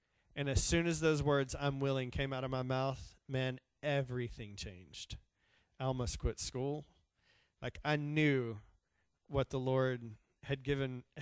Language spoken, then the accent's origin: English; Arkadelphia, Arkansas, United States; again, I'm from Arkadelphia.